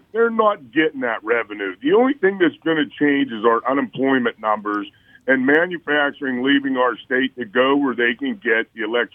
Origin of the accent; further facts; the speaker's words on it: Homer City, Pennsylvania, United States; Just my hometown alone, Homer City, the tax base it makes up to make my alma mater, Homer City School District, run will be devastating.